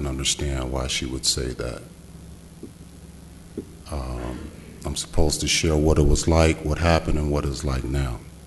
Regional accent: Detroit, Michigan, United States; We're from Detroit

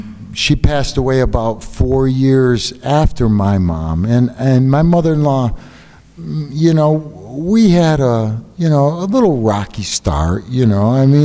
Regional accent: New York, United States; somebody I grew up with in New York

